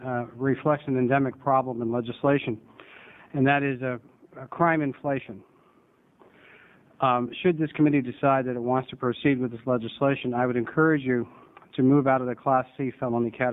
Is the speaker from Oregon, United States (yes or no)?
yes; Salem, Oregon, United States; from Salem.